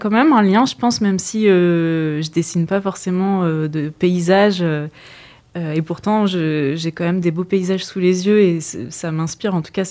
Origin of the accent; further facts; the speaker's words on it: Nantes, Pays de la Loire, France; Je suis pas née à Nantes, mais j'ai grandi là-bas.